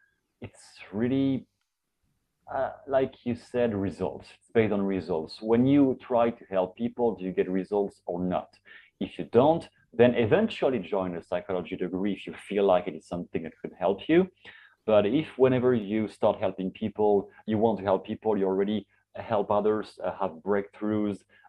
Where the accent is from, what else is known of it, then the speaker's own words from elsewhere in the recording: France; English is a second language; I come from France, and France is highly conservative anyway, no matter what the topic is.